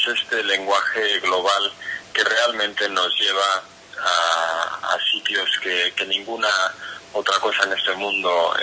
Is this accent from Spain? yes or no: yes; La Rioja, Spain; yo soy de la Rioja, en el norte de España